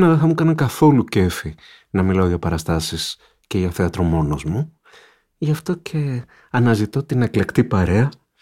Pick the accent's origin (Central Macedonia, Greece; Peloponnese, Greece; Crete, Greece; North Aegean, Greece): Peloponnese, Greece; Mani; είμαι ένας κριτικός από τη Μάνη